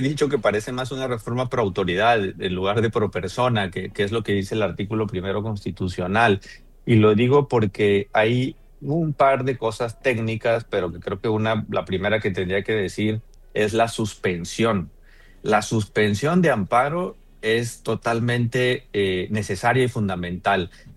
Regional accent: Oaxaca, Mexico; yo soy de Oaxaca, y en Oaxaca los juzgados federales están en la capital y en Salina Cruz, y no más.

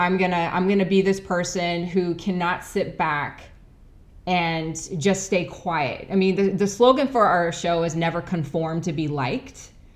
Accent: Seattle, Washington, United States; I mean, I grew up in South Seattle.

